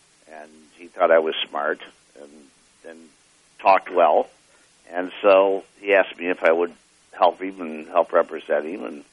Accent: Palos Park, Illinois, United States; Well, I mean, I grew up outside of Chicago, south side of Chicago, in Palos Park, Illinois.

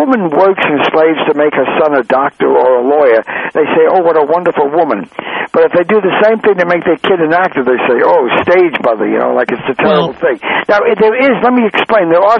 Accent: Queens, New York, United States; born there; All right. I was born in Richmond Hill, Queens

